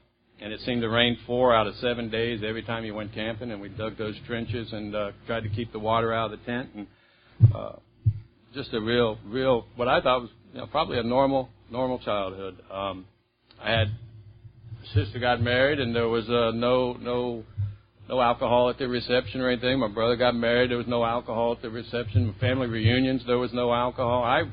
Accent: Columbus, Ohio, United States; born or raised there

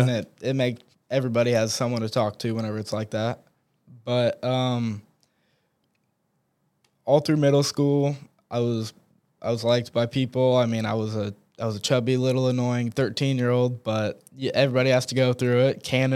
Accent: Sullivan, Indiana, United States; we have this thing called the Corn Festival, which I mean is a great thing for the Midwest, but that's like the trademark for our town.

